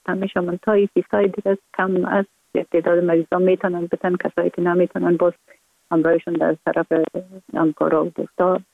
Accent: Kabul, Afghanistan; born there

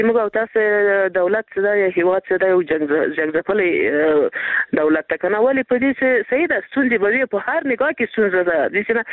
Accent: Paktia, Afghanistan; چې ته د کوم ولایت موږ بس ورسې د پکتیا نه

